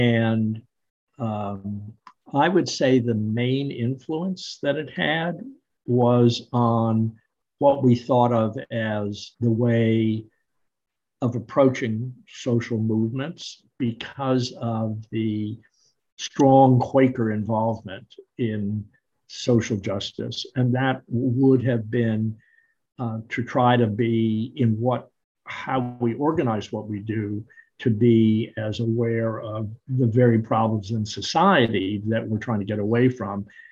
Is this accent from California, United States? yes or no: yes; Palo Alto, California, United States; It happened that when I was growing up in Palo Alto, the church of which I was a part, during those years, built